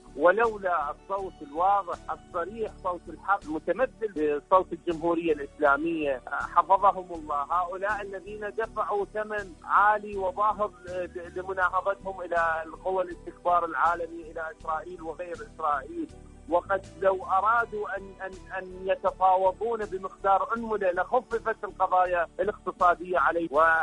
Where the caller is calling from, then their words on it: Iraq; من العراق